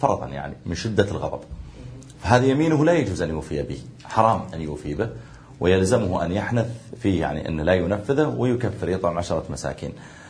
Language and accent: Arabic; Saudi Arabia; يعني مثلا لو مثلا عندنا في السعودية